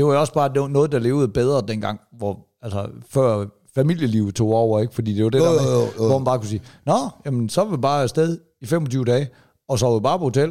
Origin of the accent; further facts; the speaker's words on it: Give, Region of Southern Denmark, Denmark; jeg er vokset op i Give